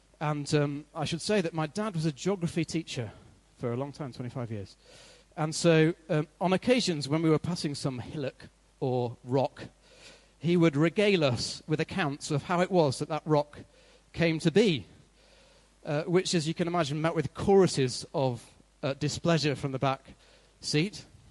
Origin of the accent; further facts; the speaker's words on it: Yorkshire and the Humber, United Kingdom; I grew up in North Yorkshire. Best beer, best tea, best cricket.